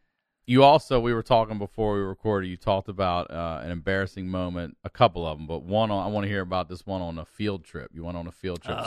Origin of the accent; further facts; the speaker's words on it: Maryland, United States; we grew up in Maryland, so D.C. was a common field trip